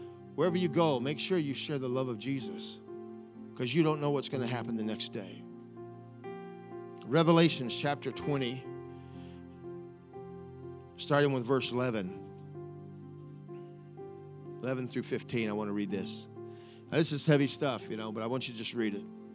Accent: Gary, Indiana, United States; I grew up in Gary, Indiana, and I'd seen some pretty tough individuals, pretty hardcore, pretty calloused.

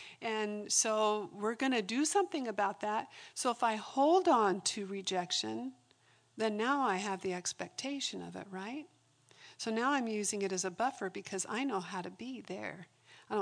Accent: Arizona, United States; also born or lived in Indiana; I grew up in Arizona, but when we lived here, until I was six, we had an old farmhouse.

